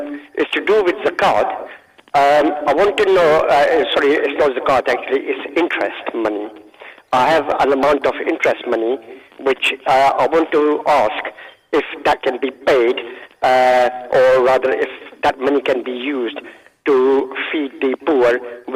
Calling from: London, United Kingdom; I'm calling from London.

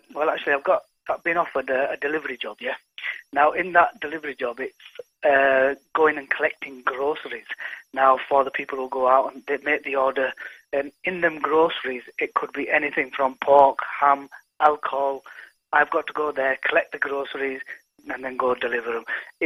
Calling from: Bradford, Yorkshire and the Humber, United Kingdom; I'm from Bradford.

